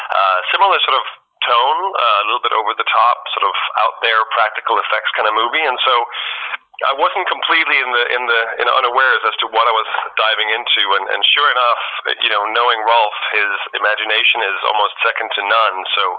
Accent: Copenhagen, Capital Region of Denmark, Denmark; also born or lived in Ireland; now in United States; born and raised in Denmark, Copenhagen, and I went to Trinity College in Dublin, Ireland for acting, and I worked over there in theater.

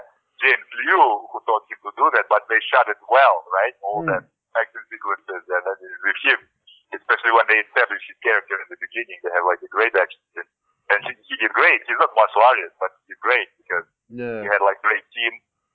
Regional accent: Russia; English is a second language; In my home country, in Russia.

